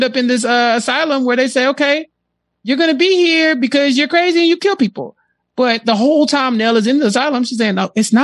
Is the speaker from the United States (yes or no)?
yes; Texas, United States; Like, I'm from Texas, Rob. Texas Chainsaw Massacre is a thing here.